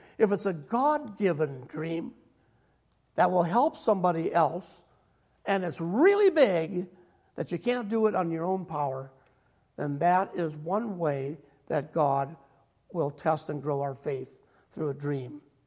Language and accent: English; Minnesota, United States; I grew up in Minnesota. I tried to get away from that kind of climate.